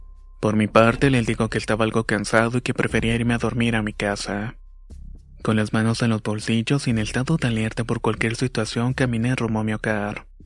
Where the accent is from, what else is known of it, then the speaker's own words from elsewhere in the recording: Yaracuy, Venezuela; soy de Venezuela, específicamente del estado Yaracuy.